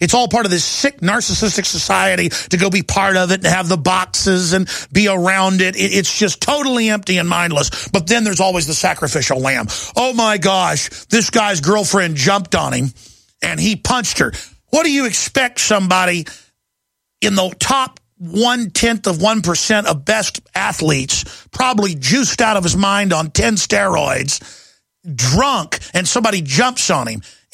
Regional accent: Dallas, Texas, United States; also born or lived in Austin; I've run into and known a lot growing up in Dallas and then in Austin, a lot of former Dallas Cowboys and the rest of them.

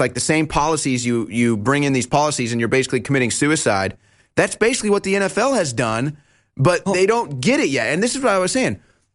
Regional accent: St. Louis, Missouri, United States; as a kid, I grew up in St. Louis cheering for the Rams.

